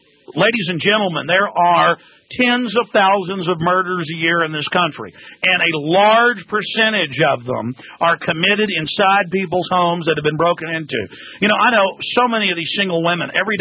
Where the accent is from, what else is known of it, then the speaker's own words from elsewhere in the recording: Dallas, Texas, United States; I've had my house robbed many years ago growing up in Dallas. Our house got robbed 2 or 3 times, my parents.